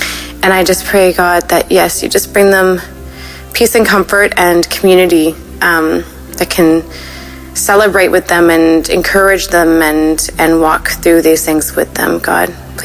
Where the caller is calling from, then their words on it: Vancouver, British Columbia, Canada; I'm from Vancouver, BC, Canada area.